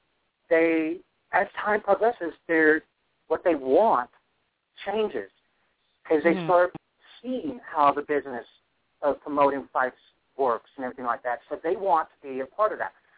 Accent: Los Angeles, California, United States; I grew up in Los Angeles, so every weekend that I could get, that I had the money to go down to Venice Beach, this was back in the 80s

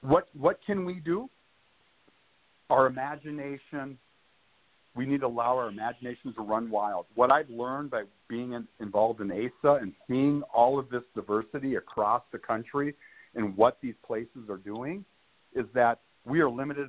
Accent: North Dakota, United States; growing up in North Dakota, the frigid below freezing temperatures and wind chills.

